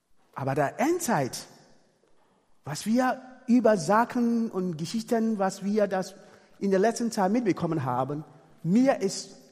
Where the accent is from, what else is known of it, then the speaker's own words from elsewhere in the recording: Ghana; also born or lived in Togo; ursprünglich komme ich aus Togo, aber ich bin in Ghana aufgewachsen. Und von daher kann ich der ghanesischen Sprache, die Kultur und jenes.